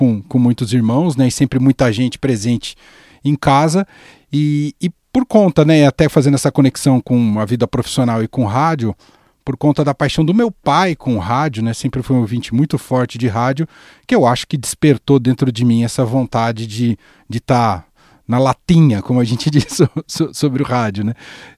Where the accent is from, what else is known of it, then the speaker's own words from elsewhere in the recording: Mogi das Cruzes, São Paulo, Brazil; Eu nasci ali no começo dos anos 80, numa família. Sou de Mogi das Cruzes, aqui próximo a São Paulo, numa família de muitos irmãos, somos em 5 irmãos, né? E naquele contexto de pais funcionários públicos, né?